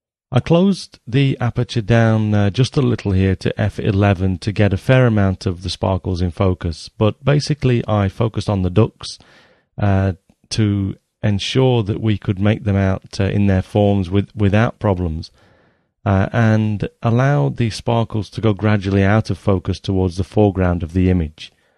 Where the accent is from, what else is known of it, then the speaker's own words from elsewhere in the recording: England, United Kingdom; This was shot close to my hometown in England